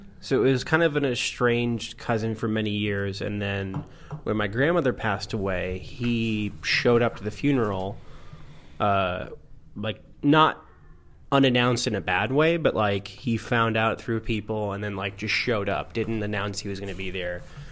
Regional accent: Merrifield, New York, United States; I am going to my hometown of Merrifield, New York.

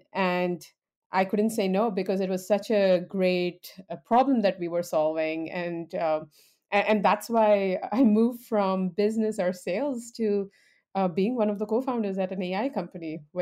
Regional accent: Dubai, United Arab Emirates; now in Canada; So, I grew up in Middle East in Dubai, but then I moved to Canada. So I'm talking from the true North, Canada, 15 years ago.

